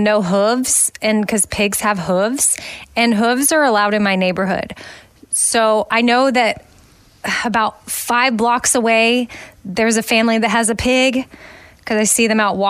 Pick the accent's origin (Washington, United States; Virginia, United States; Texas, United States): Texas, United States; Austin; also born or lived in North Carolina; I had never left the state of Texas, like living-wise. I had always born and raised in Austin, and then I got married and I had to move to North Carolina